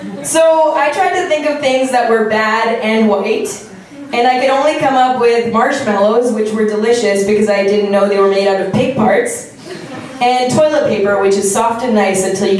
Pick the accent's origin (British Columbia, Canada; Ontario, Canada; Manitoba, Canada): Ontario, Canada; Sudbury; So I grew up in Sudbury in the 90s